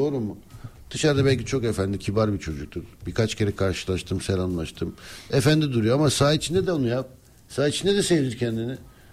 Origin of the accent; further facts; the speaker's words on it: Adana, Turkey; Kardeşim ben Adanalıyım, sen de Adanalısın.